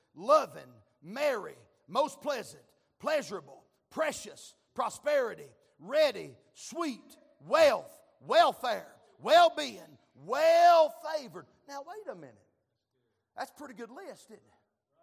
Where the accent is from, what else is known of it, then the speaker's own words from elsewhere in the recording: Kentucky, United States; I come all the way from Kentucky. I come all the way from Kentucky to see my grandbabies.